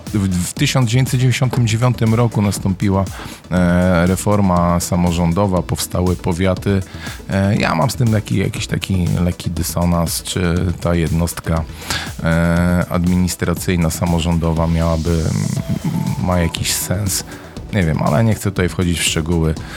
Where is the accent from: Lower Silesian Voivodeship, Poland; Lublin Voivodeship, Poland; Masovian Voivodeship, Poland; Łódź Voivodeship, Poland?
Masovian Voivodeship, Poland; Pruszków; Od urodzenia jestem związany z Pruszkowem. Pierwsze moje mieszkanie osiedle Kopernika, później osiedle Ceglana, teraz okolice ulicy Lipowej.